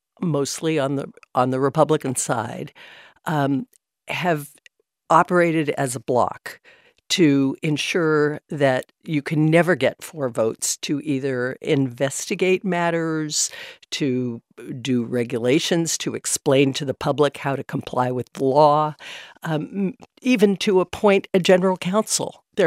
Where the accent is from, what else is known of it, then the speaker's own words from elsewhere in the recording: California, United States; is leave and go back to my home state of California